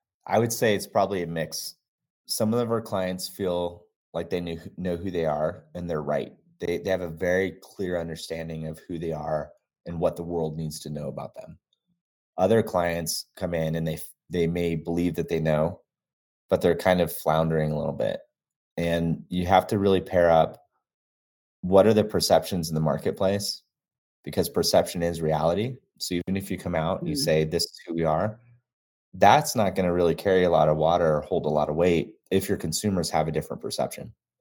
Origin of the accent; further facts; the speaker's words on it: Gunnison, Colorado, United States; having been born and raised in Colorado, up in the mountains in Gunnison, Colorado.